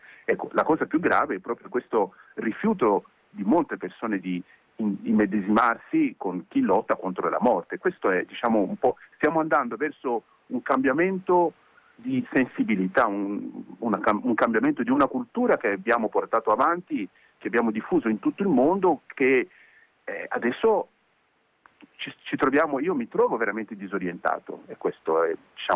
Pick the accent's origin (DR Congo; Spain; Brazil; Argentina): DR Congo; now in Italy; Io vengo dal Congo, Repubblica Democratica del Congo.